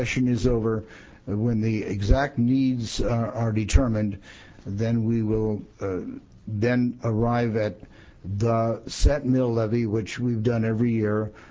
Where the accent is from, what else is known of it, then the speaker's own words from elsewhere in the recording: Rapid City, South Dakota, United States; I'm from Pennington County in the beautiful Black Hills, District 32, the eastern half of one of the finest cities in the nation, Rapid City, South Dakota.